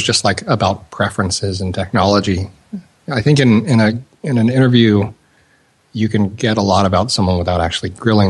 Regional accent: United States; now in Germany; As an American, you might just say six Wunderkinder

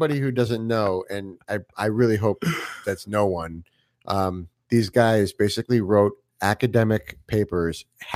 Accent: Connecticut, United States; Like, okay, when I grew up in Connecticut, I grew up on South Main Street.

